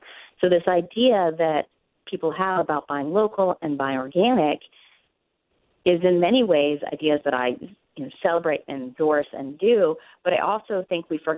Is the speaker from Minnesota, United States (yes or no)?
no; California, United States; I'm from California, and I was in high school during Prop 187